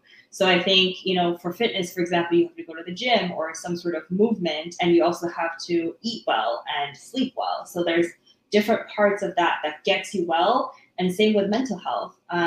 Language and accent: English; Canada; being a Canadian